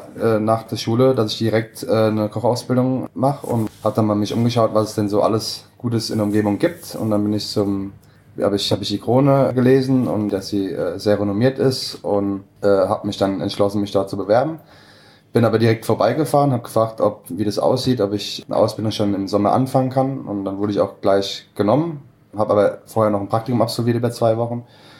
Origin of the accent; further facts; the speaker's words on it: Kaiserslautern, Rhineland-Palatinate, Germany; Ich bin bei meinem Elternbetrieb in Kaiserslautern im Seehotel groß geworden, von klein auf